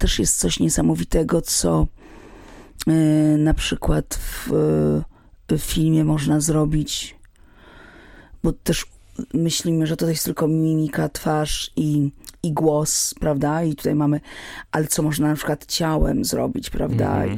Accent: Warsaw, Masovian Voivodeship, Poland; Ja wychowałam się na Starej Ochocie w Warszawie

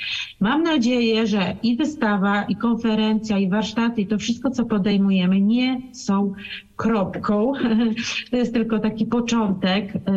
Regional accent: Lublin, Lublin Voivodeship, Poland; no my pochodzimy z Lublina z koleżanką

